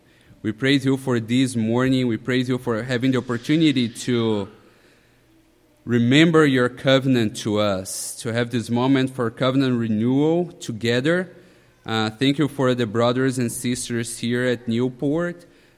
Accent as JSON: {"language": "English", "country": "Brazil", "said": "As I mentioned before, we came from Brazil"}